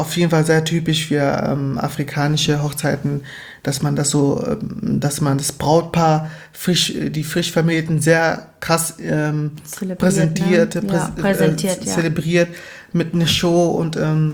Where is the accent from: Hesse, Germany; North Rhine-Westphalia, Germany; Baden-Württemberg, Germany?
Baden-Württemberg, Germany; Baden-Württemberg, genau, wo ich aufgewachsen bin.